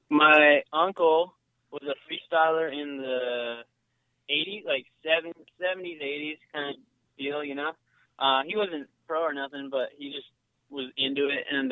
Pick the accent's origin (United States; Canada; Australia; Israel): Canada; Maple Ridge, British Columbia; I was born in Maple Ridge, British Columbia, Canada, which is about 45 minutes east of Vancouver. Yeah, grew up there.